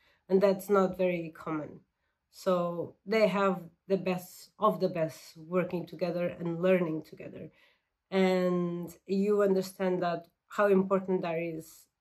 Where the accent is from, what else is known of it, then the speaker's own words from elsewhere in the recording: Portugal; You know, like, I came from Portugal. Portugal is really small.